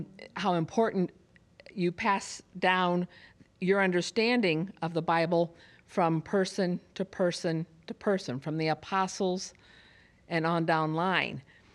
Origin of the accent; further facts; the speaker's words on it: Fort Wayne, Indiana, United States; Fort Wayne, Indiana.